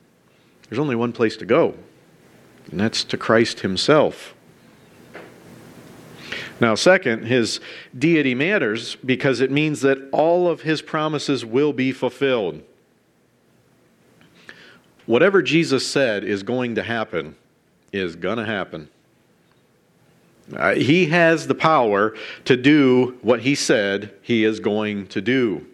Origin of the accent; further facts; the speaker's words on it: Tiffin, Ohio, United States; I'm from Tiffin, so I'll say just think in Tiffin